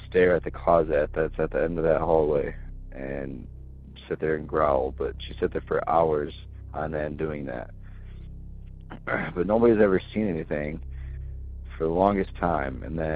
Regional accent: Schoolcraft, Michigan, United States; also born or lived in Kalamazoo; I am from Schoolcraft, Michigan, and I listen to your show every day.

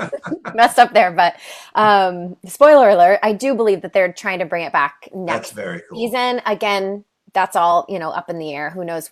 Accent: Arkansas, United States; also born or lived in Pensacola, United States / Iowa / Texas / Washington; now in New York City, United States; I was born in Pensacola, Florida, but I lived in Iowa, Texas, Washington State, and I went to all of junior high and high school in Arkansas.

